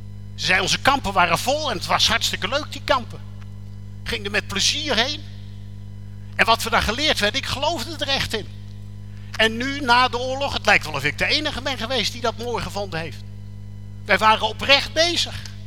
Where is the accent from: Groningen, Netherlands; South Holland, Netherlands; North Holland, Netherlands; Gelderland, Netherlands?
Gelderland, Netherlands; Ik kom van de Veluwe, daar wist iedereen het.